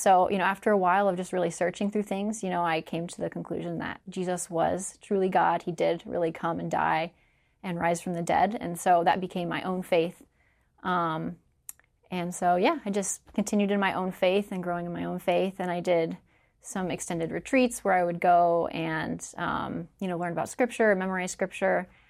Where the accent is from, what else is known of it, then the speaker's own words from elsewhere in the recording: Florida, United States; In Florida.